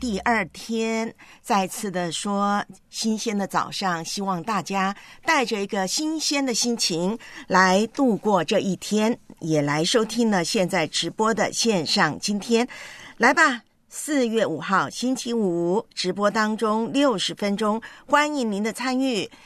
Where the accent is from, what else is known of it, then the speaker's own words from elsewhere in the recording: Taiwan; 因为我忙着看我的老家台湾的新闻。